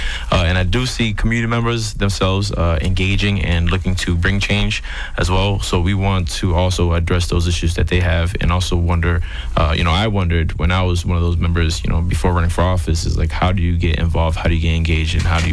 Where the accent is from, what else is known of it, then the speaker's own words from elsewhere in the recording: United States; born there; but me being American born and knowing the culture here